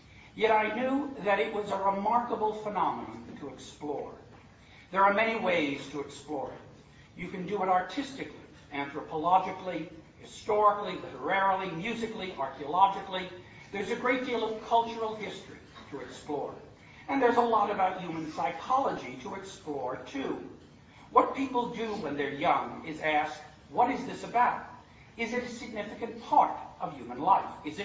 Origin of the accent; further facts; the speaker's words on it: New York, United States; True, I'm also from New York, but so are millions.